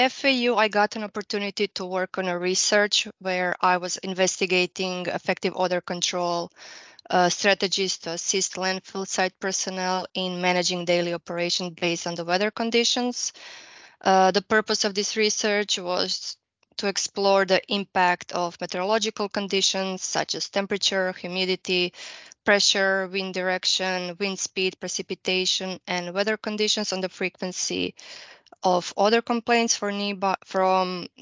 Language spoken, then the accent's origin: English; Croatia; So as I was growing up in Croatia, I always wanted to be a teacher.